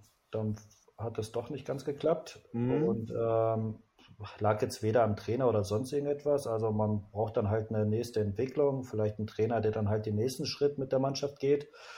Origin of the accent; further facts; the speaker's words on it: Bochum, North Rhine-Westphalia, Germany; Herzensverein mit, also wo ich aufgewachsen bin, darf ich jetzt